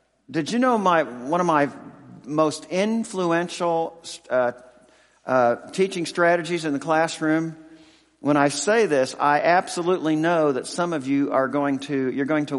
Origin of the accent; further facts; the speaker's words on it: Lafayette, Indiana, United States; also born or lived in Oregon; I grew up in First Baptist of Lafayette, Indiana, and actually Oregon